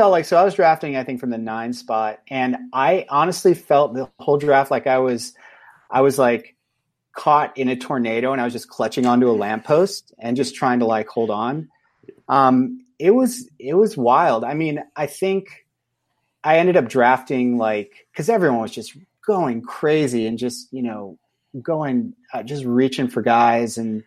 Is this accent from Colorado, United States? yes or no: no; California, United States; moved away; I'm a California. I'm exiled from California.